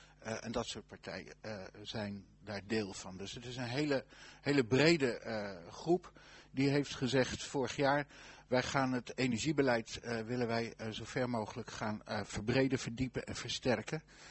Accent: Lochem, Gelderland, Netherlands; In mijn gemeente, ik kom uit Lochem

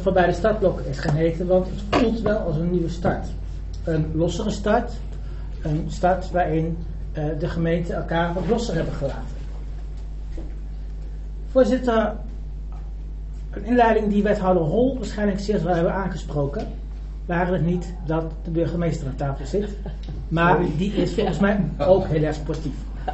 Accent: Nijmegen, Gelderland, Netherlands; born there; now in Arnhem, Netherlands; om in mijn geboortestad, in mijn geboorteplaats, te gaan luisteren hoe de gemeente Nijmegen nadenkt over die gemeenschappelijke samenwerking.

